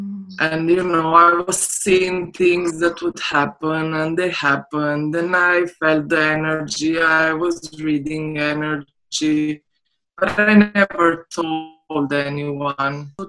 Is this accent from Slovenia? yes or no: yes; Slovenia; We are both from Slovenia. So, and both we are approximately the same age. And so we were growing up in ex-Yugoslavia, which was a socialist country.